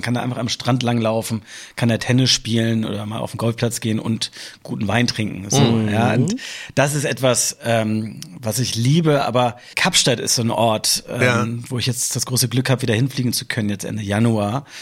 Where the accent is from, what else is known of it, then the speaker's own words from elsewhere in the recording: Hamburg, Germany; Ich bin hier in Hamburg geboren und aufgewachsen.